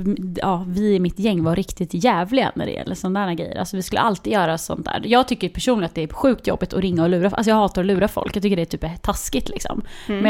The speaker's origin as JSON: {"language": "Swedish", "region": "Östergötland", "country": "Sweden", "said": "ja du hör ju, vi är ju från Östergötland"}